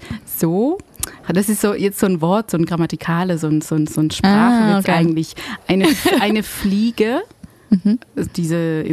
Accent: Belgium; German is a second language; ich komme ja aus Belgien und deswegen habe ich immer diesen anderen kulturellen Hintergrund von den Belgiern.

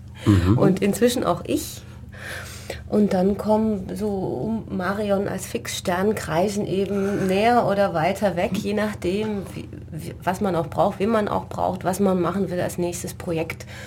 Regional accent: Tübingen, Baden-Württemberg, Germany; also ich komme ja aus Tübingen

